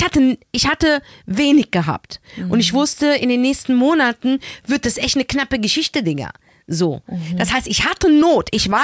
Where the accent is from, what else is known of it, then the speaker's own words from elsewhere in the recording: Morocco; Und ich komme aus Marokko. Es gibt auch Teile in Marokko, wo ich ein Plumpsklo habe.